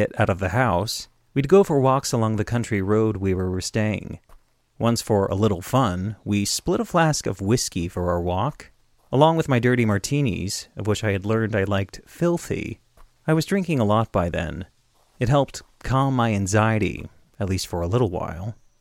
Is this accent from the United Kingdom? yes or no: no; Canada; Our time there was good, though as a Canadian, afforded a certain distance from American politics